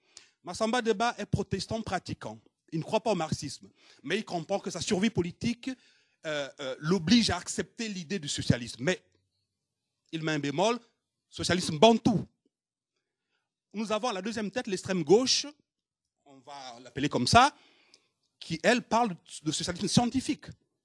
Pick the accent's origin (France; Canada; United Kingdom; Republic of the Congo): Republic of the Congo; Sur le Congo, je suis congolais d'origine.